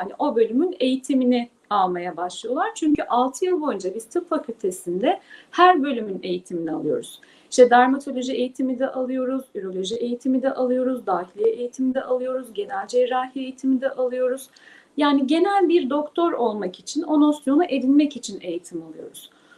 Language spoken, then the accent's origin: Turkish; Aydın, Turkey; Aydınlıyım, aileme de yakın da Ege Üniversitesi.